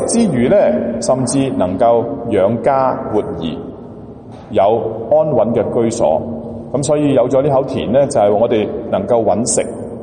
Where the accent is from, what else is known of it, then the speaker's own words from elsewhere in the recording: Hong Kong; 我们中国人或者特别我们香港人都很喜欢会去自己的亲人熟朋友那里去拜年